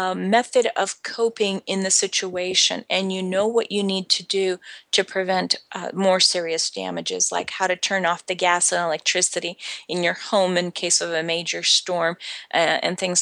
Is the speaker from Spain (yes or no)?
yes; Spain; I've lived in Europe for 12 years. As a matter of fact, there were record storms in the last few years in my home country, which is Spain